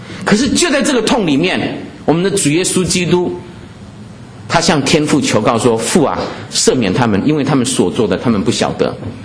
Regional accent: China; 这个是我们中国人对于包容的一个非常好的解释哦。

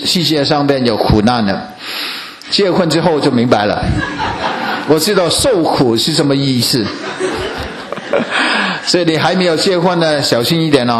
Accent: Guangdong, China; 这是老婆了，我们广东人叫的黄面婆。

